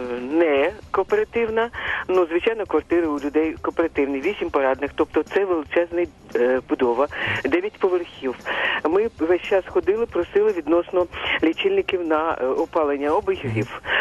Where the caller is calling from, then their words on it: Kyiv, Ukraine; Місто Київ.